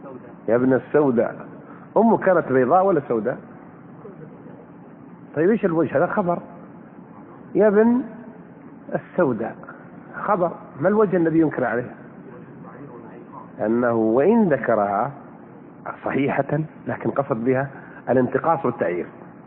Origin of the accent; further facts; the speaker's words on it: Kuwait; قلت ترى انا من الكويت